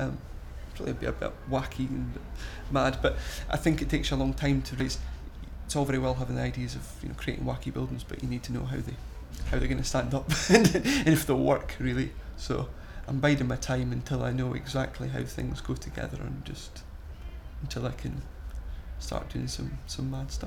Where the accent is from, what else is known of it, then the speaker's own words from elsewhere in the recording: Longside, Scotland, United Kingdom; I'm 29, and I'm from Longside in Aberdeenshire.